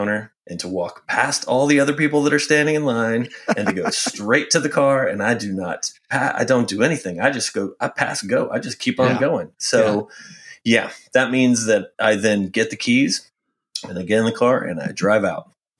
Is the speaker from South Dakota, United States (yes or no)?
no; Texas, United States; I almost always have a truck, which is fine because I'm from Texas. I drove a truck.